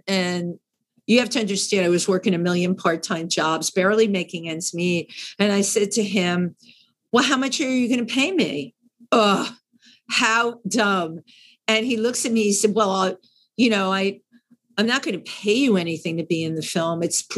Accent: Bronx, New York, United States; My family loved living in the Bronx, growing up in the Bronx.

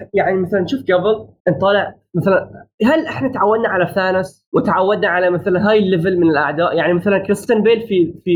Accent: Bahrain; ممنوع كان عندنا في البحرين

